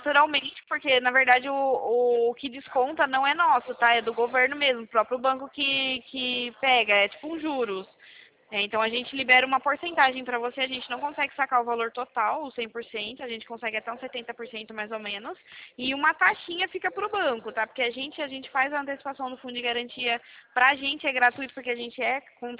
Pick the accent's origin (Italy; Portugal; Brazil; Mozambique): Brazil; Rio Claro, São Paulo; eu sou de Rio Claro.